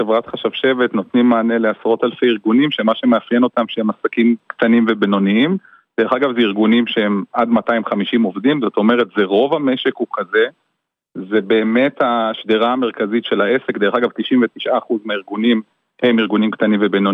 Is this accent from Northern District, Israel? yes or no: yes; Kiryat Shmona, Northern District, Israel; now in Misgav, Israel; אני גם בן קריית שמונה במקור, וגם גר במשגב שבלב הגליל.